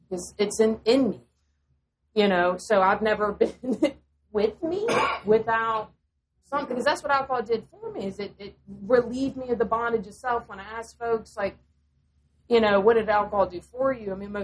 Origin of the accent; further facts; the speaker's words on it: North Carolina, United States; I mean, I'm from North Carolina. It's fine.